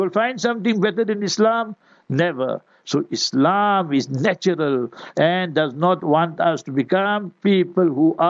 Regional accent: South Africa; I was a very young boy, Walter. I grew up in South Africa. I'm born in South Africa.

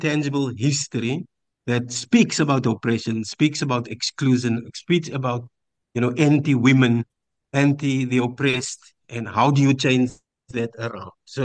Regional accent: Paarl, Western Cape, South Africa; I'm from West Cape, born and bred in a small, not now any small anymore. In the 60s, it was quite small, Paarl, outside of Cape Town

